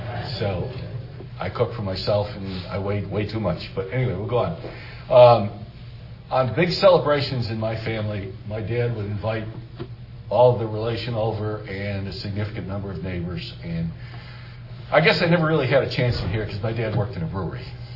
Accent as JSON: {"language": "English", "region": "Wisconsin", "country": "United States", "tie": "born or raised there", "said": "I grew up in a small town in Wisconsin, and the population of my hometown the year after I was born was 1,748 people."}